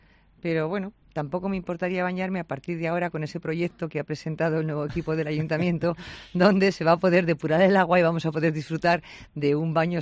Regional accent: Mojados, Castile and León, Spain; moved away as an adult; Pues yo los veranos de mi infancia les pasaba en el pueblo. Yo soy de pueblo, cosa de la que me enorgullezco. Soy de Mojados. He vivido en Mojados hasta los 24 años y la mayor parte de los veranos les he pasado en Mojados.

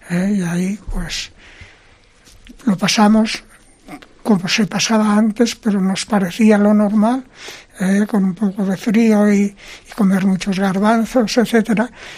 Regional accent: Campo de San Pedro, Castile and León, Spain; Bueno, provengo de Campo de San Pedro. Mi familia es una familia numerosa, con 8 hijos que tuvieron mis padres

